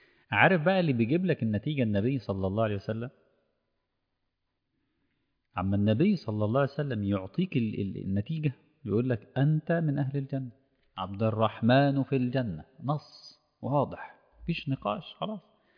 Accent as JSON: {"language": "Arabic", "country": "Egypt"}